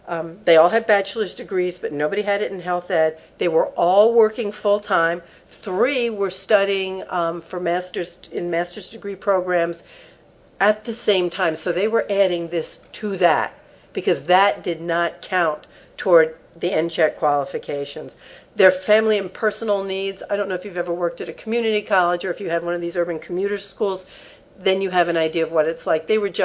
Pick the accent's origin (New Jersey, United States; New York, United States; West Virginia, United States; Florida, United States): New York, United States; Brooklyn; I'm from Brooklyn, and I'm Jewish, okay.